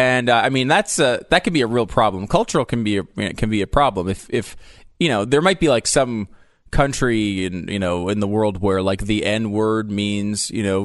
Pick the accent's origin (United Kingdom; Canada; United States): United Kingdom; England; I'm English